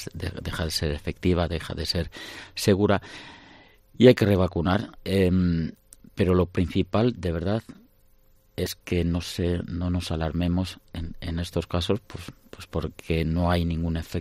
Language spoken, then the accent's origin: Spanish; Bilbao, Basque Country, Spain; Ya es que yo soy de Bilbao